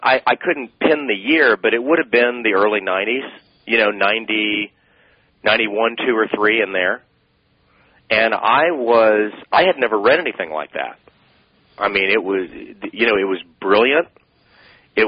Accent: Miami, Florida, United States; I think probably part of it was growing up in Miami and growing up in an international city.

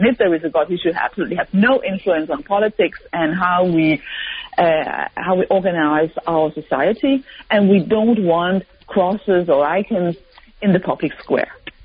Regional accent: Denmark; I came from Scandinavia, and I grew up during the Cold War here in Scandinavia, where Russia was quite close to us

